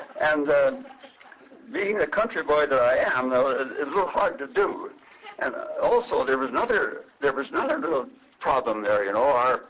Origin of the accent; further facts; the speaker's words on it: Montana, United States; now in Canada; I was raised over in Montana, and from U.S. parents all the way, and came back to Canada